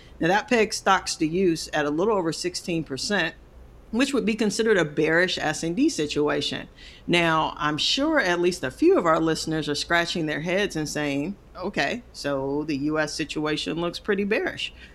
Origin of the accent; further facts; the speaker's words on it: St. Louis, Missouri, United States; You know, being born and raised in St. Louis, that I'm a naturally born Cardinals fan, right?